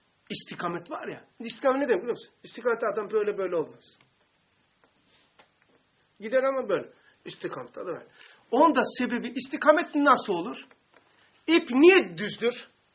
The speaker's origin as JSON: {"language": "Turkish", "region": "Black Sea Region", "country": "Turkey", "said": "bizim Karadeniz'de çok meyveler var"}